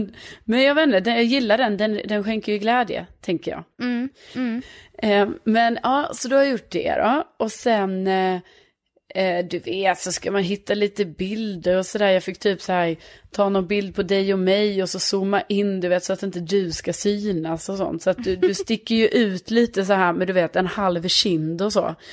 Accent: Lund, Skåne, Sweden; now in Stockholm, Sweden; Jag är från Lund, men jag har bott i Stockholm i 5-6 år.

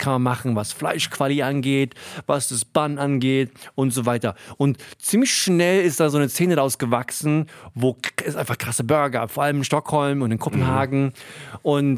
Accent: Rhineland-Palatinate, Germany; als Edis Kid auf dem Dorf aufgewachsen, als kleiner Junge sind wir ab und zu auf die Army Bases gefahren. Weil, wo ich aufgewachsen bin, Hunsrück, Landei, da gab es kein McDonald's.

